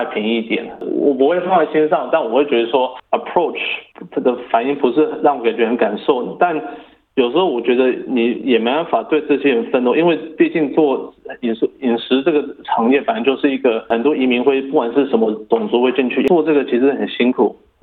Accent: Taiwan; 我是台湾人。

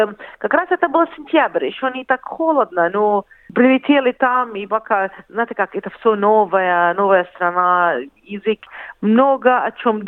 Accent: Jordan; born there; Russian is a second language; Я родилась в Иордании, там закончила школу.

